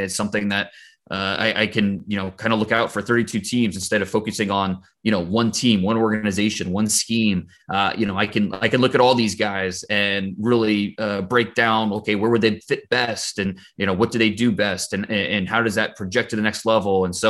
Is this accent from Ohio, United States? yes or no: yes; Ohio, United States; born or raised there